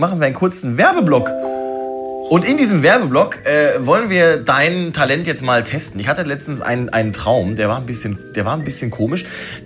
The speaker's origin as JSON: {"language": "German", "town": "Hamm", "region": "North Rhine-Westphalia", "country": "Germany", "tie": "born or raised there", "said": "in meiner Heimatstadt Hamm."}